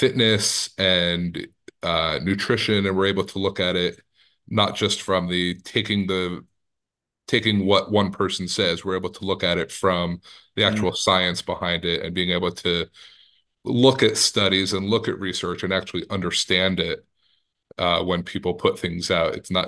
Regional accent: New Jersey, United States; I'm originally from New Jersey, Northern New Jersey.

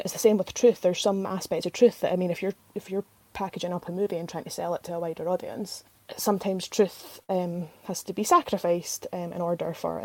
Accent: Scotland, United Kingdom; the actual bane of our lives as Scottish people is people that cannot do Scottish accents, and they're so bad.

